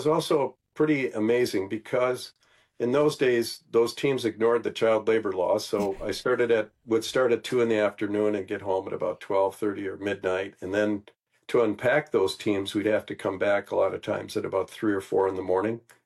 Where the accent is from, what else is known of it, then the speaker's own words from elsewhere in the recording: Wauwatosa, Wisconsin, United States; But as a kid that I grew up in Wauwatosa and could ride my bike to the stadium